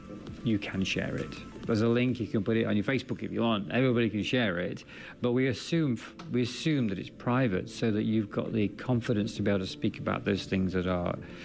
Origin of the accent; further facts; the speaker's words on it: Derby, East Midlands, United Kingdom; born there; I was born in Derby, England.